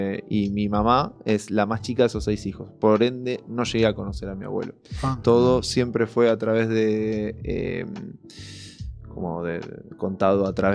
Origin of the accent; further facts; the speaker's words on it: Mar del Plata, Buenos Aires Province, Argentina; Yo no soy de Buenos Aires, soy de Mar del Plata, que es una ciudad que queda a 400 kilómetros. Es un núcleo urbano igualmente importante y tiene su centro gallego